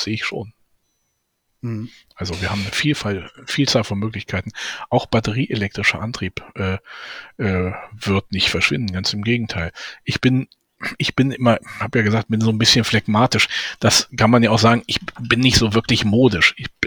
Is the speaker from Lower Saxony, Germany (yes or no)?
yes; Braunschweig, Lower Saxony, Germany; Ich hatte Ihnen da den beklagenswerten Zustand meiner Heimatstadt Braunschweig kurz geschildert.